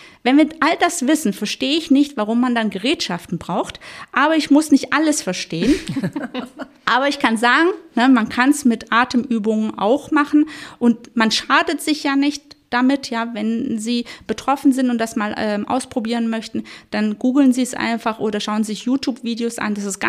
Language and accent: German; Baden-Württemberg, Germany; Ich bin ja ursprünglich Schwäbin